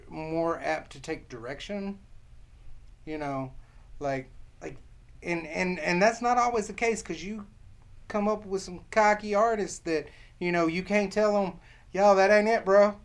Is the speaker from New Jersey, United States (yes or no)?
no; Kentucky, United States; I'm from Kentucky, so I like the beats I like making are like really trapped out bluegrass music.